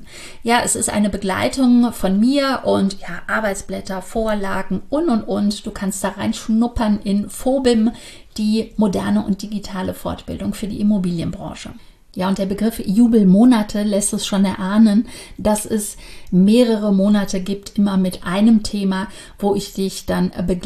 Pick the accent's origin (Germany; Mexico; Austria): Germany; Cologne, North Rhine-Westphalia; was soll der Quatsch als Kölnerin